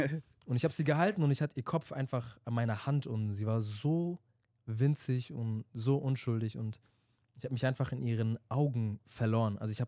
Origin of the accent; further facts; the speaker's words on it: Stuttgart, Baden-Württemberg, Germany; born there; ich bin 24 Jahre alt, gebürtiger Stuttgarter und komme aus Äthiopien.